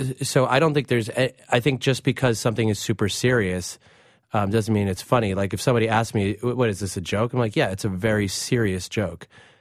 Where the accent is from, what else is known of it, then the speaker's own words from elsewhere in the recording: United States; Growing up in America, I too had a lot of questions.